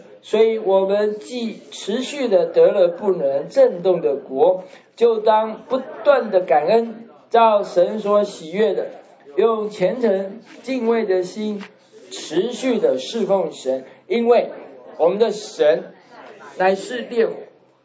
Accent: China; 我们中国人不太敢谈论死亡，认为这个是忌讳。

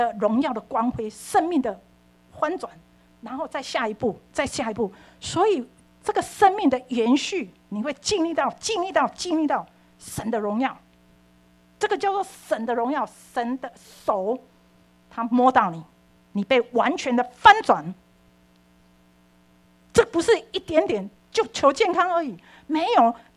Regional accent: Taiwan; born there; moved away as an adult; 我在台湾出生的

